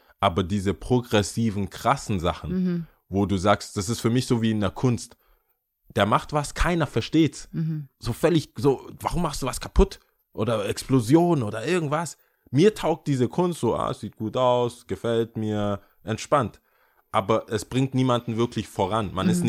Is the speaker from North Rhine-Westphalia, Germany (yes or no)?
no; Stuttgart, Baden-Württemberg, Germany; Als Stuttgarter denkst du dir, juckt mich doch nicht.